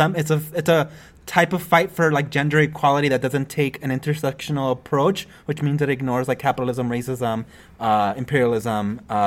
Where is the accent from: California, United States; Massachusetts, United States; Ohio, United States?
California, United States; East Los Angeles; born there; I used to say, well, my parents are from Puebla, and I was born in East LA.